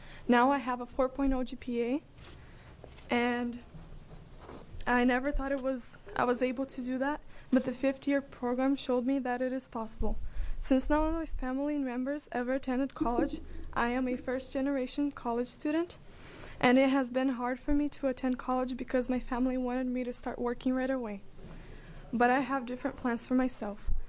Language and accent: English; Brazil; now in Woodburn, United States; And growing up as a newcomer from Brazil, I never hoped to attend college due to financial issues